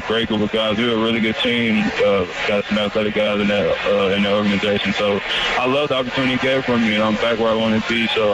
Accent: Kansas City, Missouri, United States; my friend, I'm from Kansas City, Missouri.

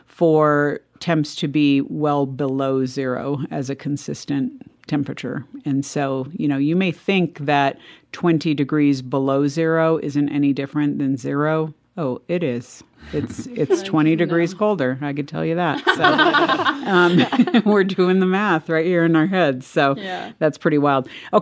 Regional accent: California, United States; also born or lived in Minnesota; I was born in northern Minnesota, and I've lived there a couple different times. I grew up in California

